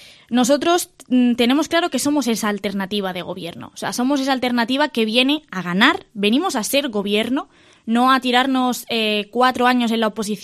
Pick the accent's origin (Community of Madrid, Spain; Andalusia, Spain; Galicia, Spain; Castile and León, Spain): Andalusia, Spain; Medina Sidonia; llevo el nombre de Medina Sidonia por bandera porque es mi pueblo. O sea, le gusten a unos o no, es mi pueblo, llevo 8 años viviendo allí